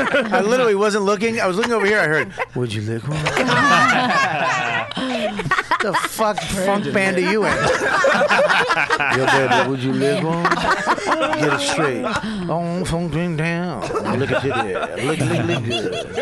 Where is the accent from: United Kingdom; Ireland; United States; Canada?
Ireland; I'm Irish, too.